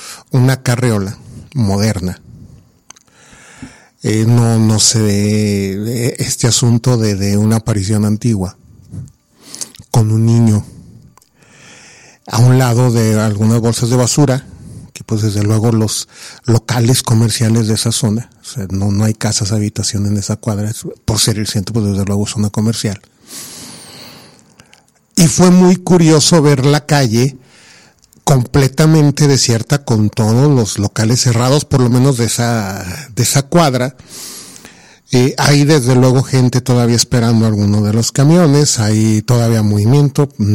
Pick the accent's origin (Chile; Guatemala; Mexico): Mexico; Durango; Los que somos de aquí de Durango, pues sabemos que son calles muy céntricas.